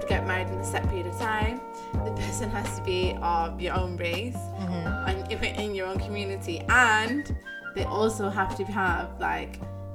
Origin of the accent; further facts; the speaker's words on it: United Kingdom; But now, we are British.